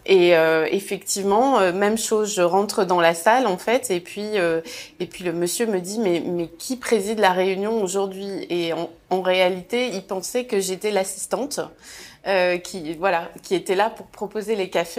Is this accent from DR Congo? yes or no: no; Hauts-de-France, France; moi, je suis née dans le Nord. Ce que je veux, c'est contribuer à la création d'emplois. Il y avait trop de gens au chômage dans ma région.